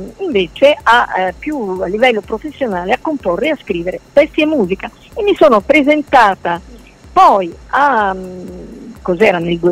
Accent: Bologna, Emilia-Romagna, Italy; Io sono bolognese di origine, vivo a Bologna

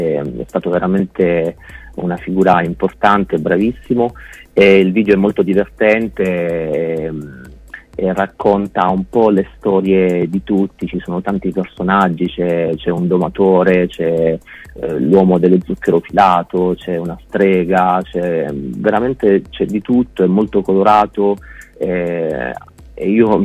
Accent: Apulia, Italy; born there; Sono nato in Puglia e poi a un certo punto mi sono distaccato da quell'ambiente

